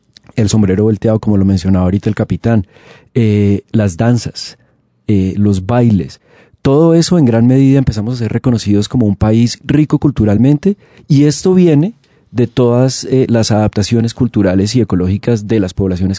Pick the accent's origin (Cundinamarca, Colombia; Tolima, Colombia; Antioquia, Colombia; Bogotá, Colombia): Bogotá, Colombia; Y pues preguntémonos como bogotanos quizás aquí, ¿quién ha comido piangua?